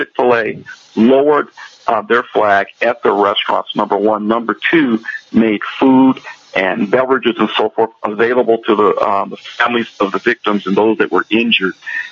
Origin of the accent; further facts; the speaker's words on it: United States; I want to apologize just as an American to the people of Jamaica